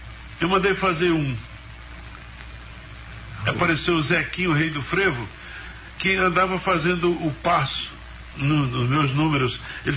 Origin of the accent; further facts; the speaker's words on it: Araripe, Brazil; born there; lá onde eu nasci, no Araripe.